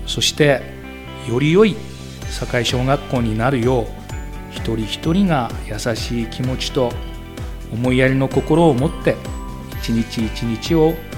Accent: Yokote, Akita, Japan; 出身は横手市内です。

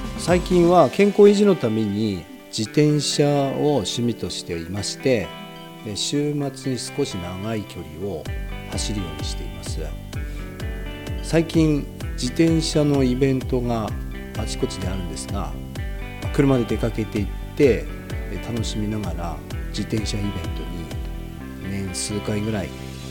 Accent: Yokote, Akita, Japan; 横手市の平川町です。

